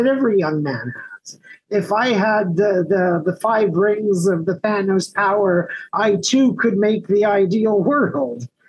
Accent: El Paso, Texas, United States; I grew up in El Paso, Texas, and it's, as you know, it's separated from a Mexican town called Juarez by a river, the Rio Grande.

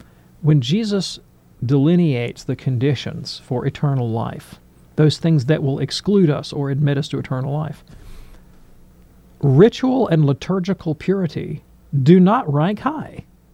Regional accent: the South, United States; And, I grew up in the South, not a Catholic. I grew up in the evangelical world, and I rubbed shoulders with a lot of fundamentalists.

